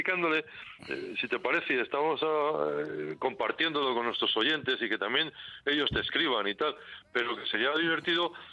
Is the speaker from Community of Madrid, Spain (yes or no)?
yes; Madrid, Community of Madrid, Spain; nosotros que somos de Madrid